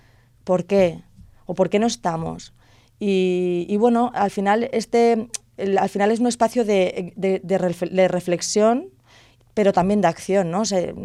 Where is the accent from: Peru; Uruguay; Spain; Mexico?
Spain; Pinoso, Valencian Community; lo he hecho en Pinoso, que es mi pueblo, que empecé allí.